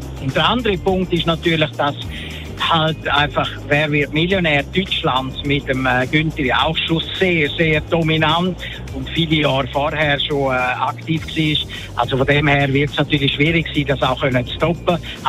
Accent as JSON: {"language": "German", "country": "Switzerland", "said": "Und bei uns in der Schweiz ist es halt wahnsinnig schwierig, um so etwas zu refinanzieren."}